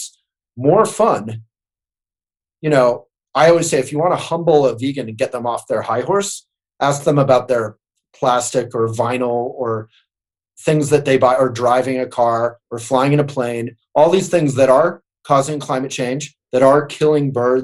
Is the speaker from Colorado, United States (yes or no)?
yes; Boulder, Colorado, United States; Allen Ginsberg, who I grew up knowing here in Boulder, the Beat poet